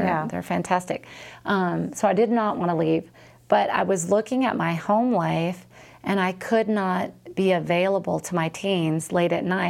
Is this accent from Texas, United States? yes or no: yes; Texas, United States; Like, I'm from Texas, you know? I'm a Californian, but you know what I mean.